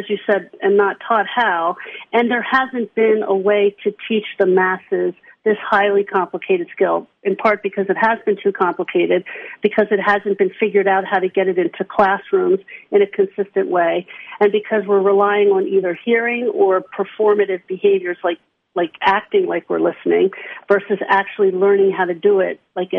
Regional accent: East Coast, United States; I grew up on the East Coast, not far from you, Chris.

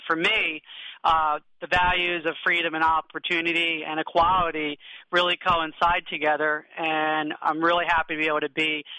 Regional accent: United States; And as an American, I feel terrible about what happened

